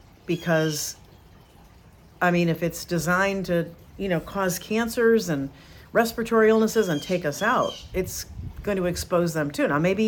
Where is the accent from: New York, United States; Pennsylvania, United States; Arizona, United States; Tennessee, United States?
New York, United States; I grew up in the Northeast, in upstate New York, where it's always gloomy.